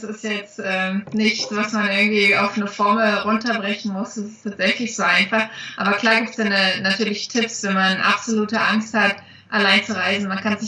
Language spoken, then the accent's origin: German; eastern Germany, Germany; ich komme ja aus dem Osten und meine Eltern hatten nie die Möglichkeiten, die kannten das nicht anders.